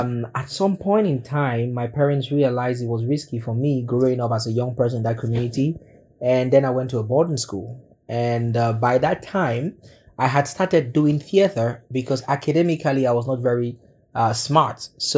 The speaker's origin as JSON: {"language": "English", "country": "Cameroon", "said": "I'm from the Republic of Cameroon."}